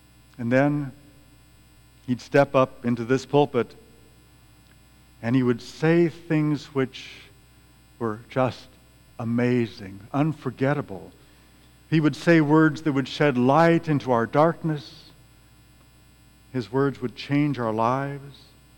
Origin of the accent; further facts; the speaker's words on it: Carlinville, Illinois, United States; So when I was growing up in Carlinville, I had no idea about the realities of my hometown.